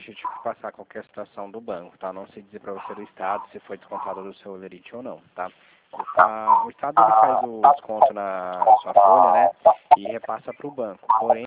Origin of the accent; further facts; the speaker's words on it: São Paulo, Brazil; Eu sou de São Paulo, tá? Sou de outro estado.